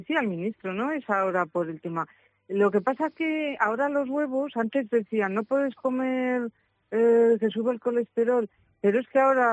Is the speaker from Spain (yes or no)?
yes; Castile and León, Spain; en los pueblos, por ejemplo, en mi pueblo, es una de las zonas afectadas dentro de los pueblos que están afectados, de los 33 que hay aquí en Zamora